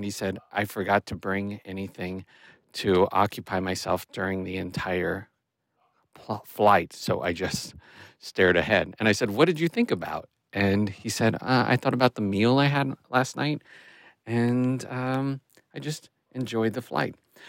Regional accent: Chicago, Illinois, United States; I'm from Chicago, Illinois. A longtime listener, first time recorder for the show.

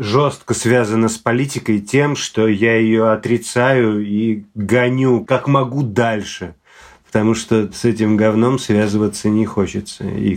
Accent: Georgia; Я грузин, поэтому мне интересна грузинская культура.

